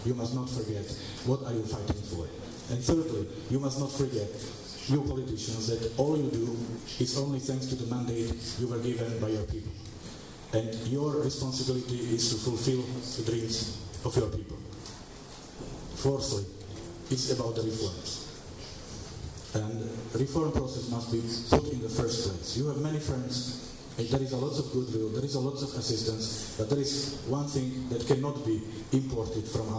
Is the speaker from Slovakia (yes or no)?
yes; Slovakia; English is a second language; I also come from a country for whom Ukraine is not only a big news in media. I come from Slovakia. We are neighbors, we are friends.